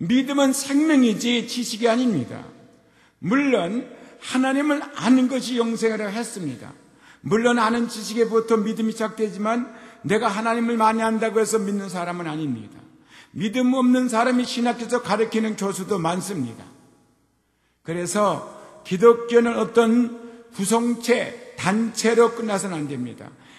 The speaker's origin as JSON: {"language": "Korean", "country": "South Korea", "said": "나는 한국 사람이고 동양 사람이기 때문에"}